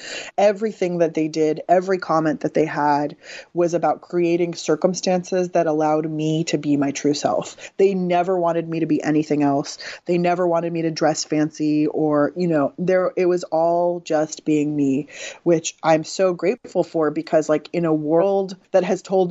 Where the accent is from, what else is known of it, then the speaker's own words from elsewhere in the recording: San Diego, California, United States; I grew up in San Diego, which was at the time a very, very segregated place.